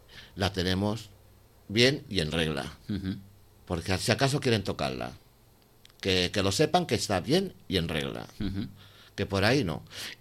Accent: Sitges, Catalonia, Spain; somos de Sitges, no somos de las Casas Nuevas, somos de Sitges

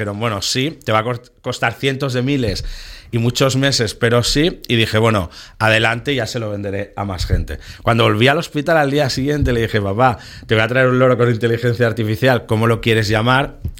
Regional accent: Zaragoza, Aragon, Spain; also born or lived in United States; now in Sitges, Spain; aunque somos de Zaragoza, vinimos a vivir a este paraíso hace algunos años.

